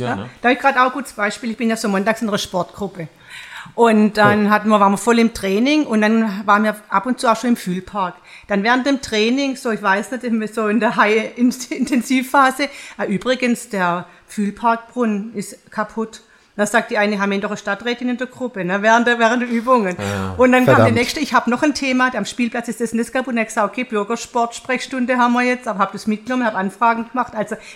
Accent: Biberach, Baden-Württemberg, Germany; ich bin aus Biberach

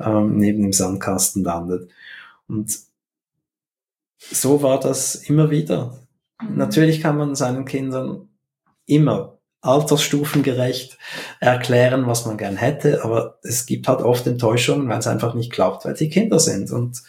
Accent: Switzerland; Wir machen das ja auch als Schweizer.

